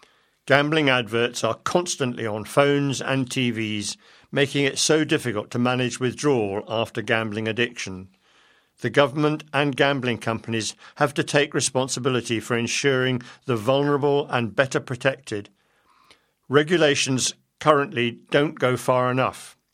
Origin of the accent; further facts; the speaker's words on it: Leicester, East Midlands, United Kingdom; Playing for England at all levels, from schoolboys through to international, while at my hometown club, Leicester City, playing for England in 3 World Cups